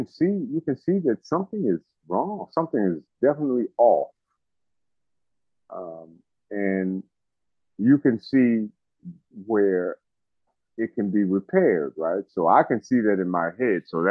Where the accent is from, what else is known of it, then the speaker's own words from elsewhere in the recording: Newark, New Jersey, United States; It has its faults and everything, but I'm from Newark, New Jersey, and where I work is the best facility here.